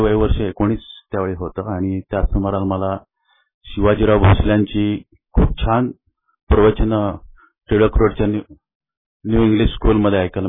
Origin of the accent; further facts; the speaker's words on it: Pune, Maharashtra, India; moved away as an adult; now in New Jersey, United States; पुण्यामध्ये मी 9वीत असताना आलो. माझ्या वडील एसटीमध्ये होते आणि त्यांच्या बदल्या खूप व्हायच्या, त्यामुळे माझं लहानपण छोट्या गावांमध्ये गेलं, विलेजेसमध्ये म्हणा किंवा तालुका प्लेसेसमध्ये.